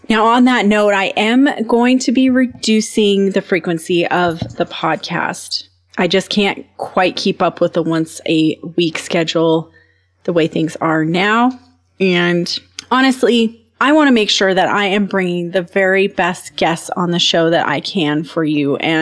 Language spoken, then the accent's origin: English; Montana, United States; born there; So I'm still very much in Montana, but I am actually living on my family's property where I was born in the Bitterroot Valley, about 3.5 hours west of where I was living in the Madison Valley.